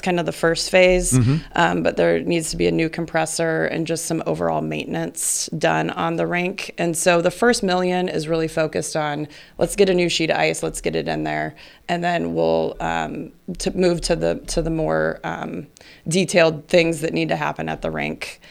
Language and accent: English; Fremont, Nebraska, United States; now in Elkhorn, United States; I live in Elkhorn. I'm from Fremont originally.